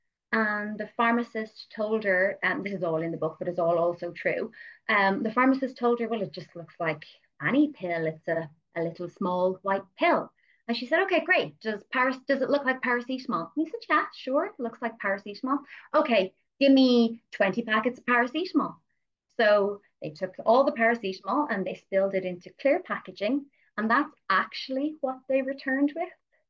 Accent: Ireland; because I am an Irish

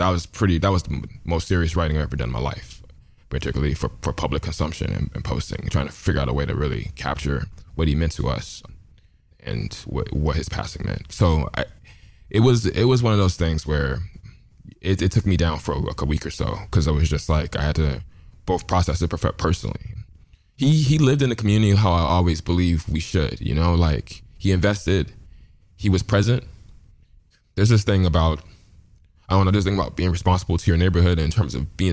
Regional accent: Los Angeles, California, United States; I'm 37 now, and growing up in South LA, I've known a lot of people who've been shot and killed

